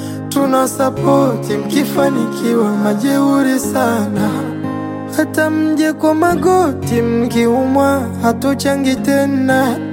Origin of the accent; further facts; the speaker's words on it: Tanzania; born there; Nimezaliwa hapa mi Tanzania.